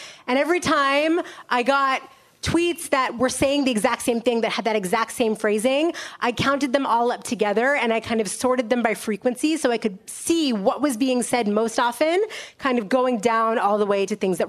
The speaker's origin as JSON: {"language": "English", "town": "Cleveland", "region": "Ohio", "country": "United States", "said": "I also wanted to examine the state of Ohio, which is where I'm from originally. I'm from Cleveland, Ohio originally."}